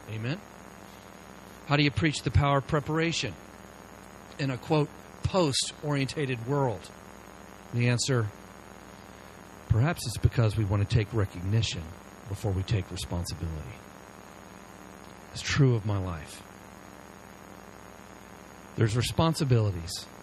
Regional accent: the South, United States; I grew up in the South, and Daytona was less than 3-hour drive away, and we wouldn't make that drive.

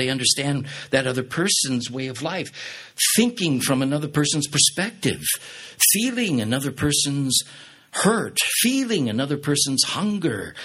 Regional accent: United States; I'm happily married for 47 years with children and grandchildren, and I'm proudly American.

